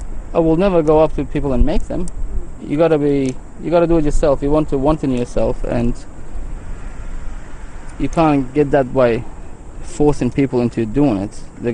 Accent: Iran; English is a second language; also born or lived in Turkey; now in Australia; I'm a Persian background. I came from Iran. Been in Australia 21 years though. 25th of July, 96. And we were in Turkey for 3 years before that.

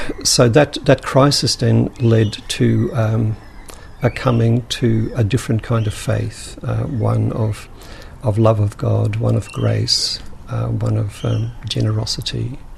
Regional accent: Australia; also born or lived in Netherlands; I've come, of course, from a middle-class background in Holland and then growing up in Australia in terms of middle-class values.

